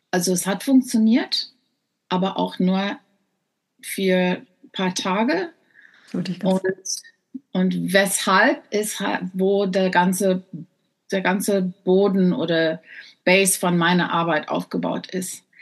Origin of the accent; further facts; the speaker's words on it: South Africa; German is a second language; now in Germany; ich komme aus Südafrika und habe halt so einen komischen Akzent, also wird es ja vergeben, wenn ich nicht die Worte immer finde.